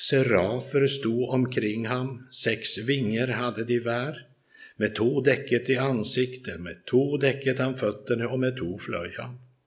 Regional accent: Norrland, Sweden; Jag växte upp i Nordsverige i ett konditori och en uteservering med springbrunnar och svaner och fasaner och you name it.

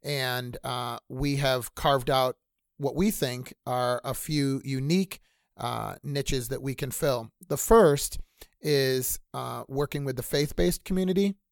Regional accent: Buffalo, New York, United States; now in Atlanta, United States; I actually am born and raised in Buffalo, New York, and moved down after getting much of my education in New York, moved down to Atlanta, Georgia

